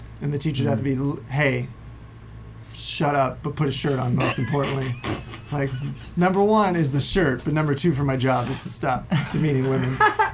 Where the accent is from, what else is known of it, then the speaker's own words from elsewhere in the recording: Hawaii, United States; Well, I'm from Hawaii, so at the time it was all on my little island, you know?